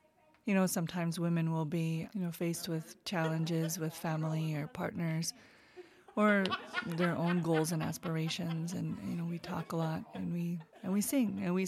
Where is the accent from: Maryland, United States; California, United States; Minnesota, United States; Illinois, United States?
Minnesota, United States; I'm from Fond du Lac Reservation. And I'm Eagle Clan, I'm a Mide, a first degree Mide